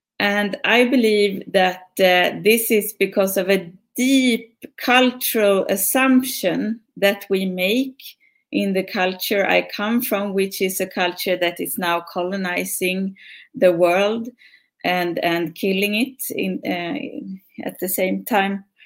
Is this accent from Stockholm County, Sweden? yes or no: yes; Stockholm, Stockholm County, Sweden; I am from Stockholm, Sweden.